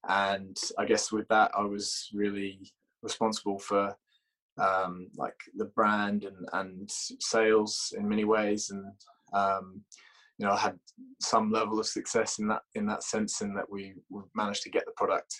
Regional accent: Toowoomba, Queensland, Australia; moved away as an adult; now in United Kingdom; moved over to the UK just over 10 years ago, probably just a few weeks ago. I'm originally from a fairly small town in Queensland in Australia called Toowoomba. Moved over here when I was 18

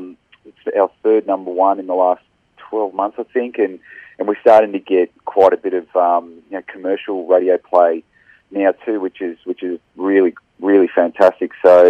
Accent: Tasmania, Australia; also born or lived in Launceston; I remember growing up in Tassie and doing my first gigs down there

